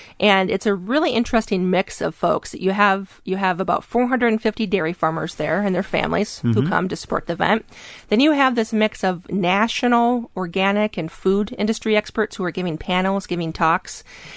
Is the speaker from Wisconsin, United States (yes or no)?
yes; Wisconsin, United States; Well, because I'm from Wisconsin, I say mascarpone.